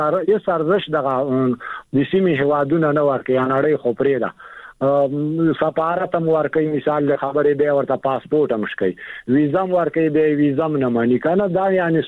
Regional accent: Afghanistan; نو دا چې موږ هم افغانان تاسو غوندي موږ خو بیخي به زیات خپه کیږو ځکه چې جنازې ډېرته هم د افغانستان درازي کنه

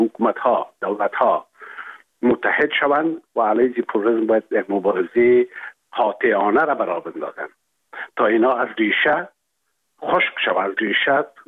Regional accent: Afghanistan; now in France; ما به حیث یک شهروند افغان تبار فرانسه

